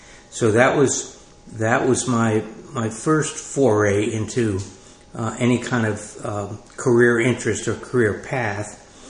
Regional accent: Yonkers, New York, United States; And I grew up in Yonkers, New York, on the border of Bronxville, New York, and went to elementary school, PS8 in Yonkers.

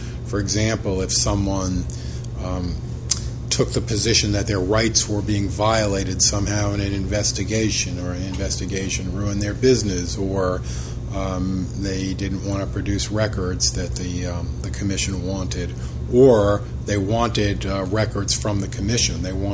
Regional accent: Valley Stream, New York, United States; No, I grew up in Long Island, Valley Stream, specifically, in New York State.

